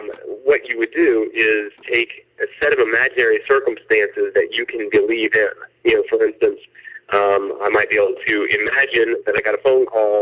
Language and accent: English; North Carolina, United States; I'm reminded that much more of how idyllic and fantastic growing up in North Carolina was. And we are raising my daughter there now